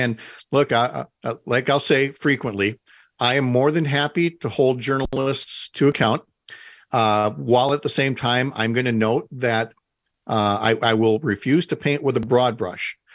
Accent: St. Paul, Minnesota, United States; Because I was born and raised in St. Paul, the city that sits in between Hudson and Minneapolis.

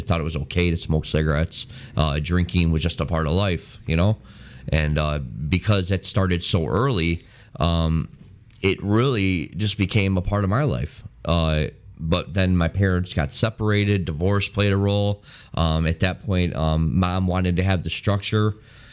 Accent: Chicago, Illinois, United States; I'm from Chicago. I moved to the south side of Chicago.

